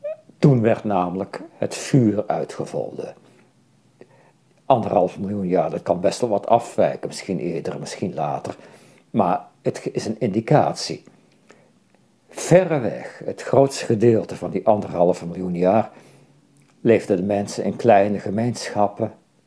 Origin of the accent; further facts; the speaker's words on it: Tilburg, North Brabant, Netherlands; En toen ik opgroeide In Tilburg, ik werd in 1956 daar geboren, was Tilburg nog zo'n stad van hele grote fabrieken, textielfabrieken.